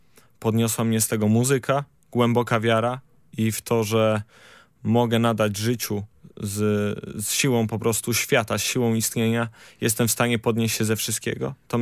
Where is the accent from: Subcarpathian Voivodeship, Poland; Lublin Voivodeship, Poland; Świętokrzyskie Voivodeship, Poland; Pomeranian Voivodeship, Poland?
Pomeranian Voivodeship, Poland; Gdynia; Tak, jestem z Gdyni.